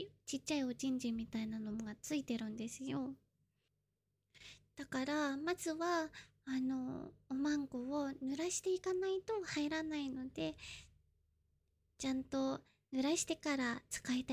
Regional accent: Kanagawa, Japan; 出身地は神奈川です。年齢は24歳。

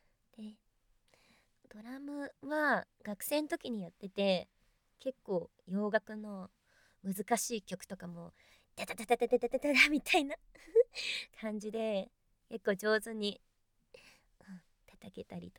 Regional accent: Kanagawa, Japan; 出身地は神奈川県です。

